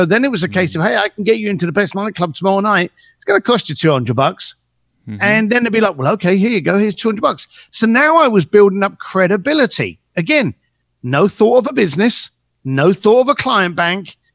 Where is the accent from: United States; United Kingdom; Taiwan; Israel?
United Kingdom; London; I was a bricklayer from East London.